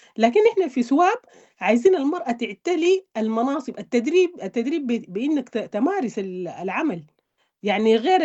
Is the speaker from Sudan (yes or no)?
yes; Sudan; دي نحمد على الله يعني نحن كسودانيين